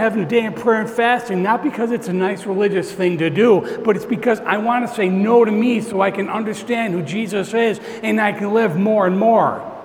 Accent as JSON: {"language": "English", "town": "Morrisville", "region": "New York", "country": "United States", "said": "I'm from Morrisville, New York area."}